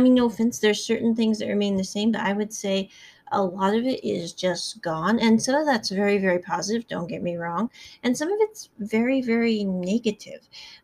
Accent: Midwest, United States; it kind of reminded me of the both the negative and the positive of growing up in the Midwest with a large family.

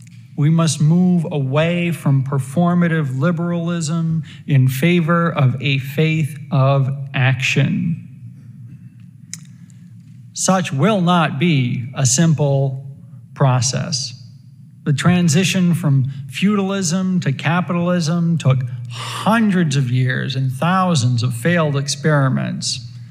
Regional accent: Maine, United States; I remember as a teenager growing up in Central Maine in the 90s, attending church alongside a longtime local LGBT activist

